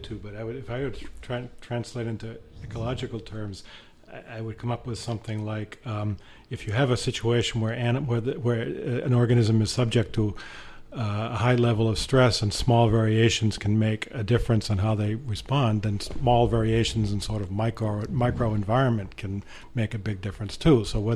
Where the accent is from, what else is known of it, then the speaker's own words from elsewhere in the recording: Massachusetts, United States; accent: Boston; My ear, my Boston accent ear isn't good enough to distinguish.